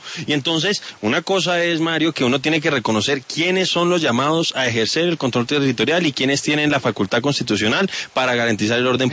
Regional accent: Colombia; como colombianos

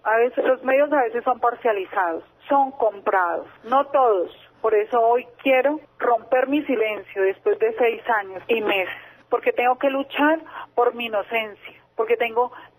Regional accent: Arauca, Colombia; born there; Yo soy una mujer que nací en Arauca, Arauca.

